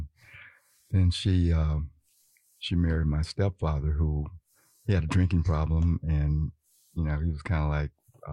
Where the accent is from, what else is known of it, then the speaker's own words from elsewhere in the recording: Louisiana, United States; And so I still consider myself a country boy, you know, growing up in Northeast Louisiana, East Carroll Parish.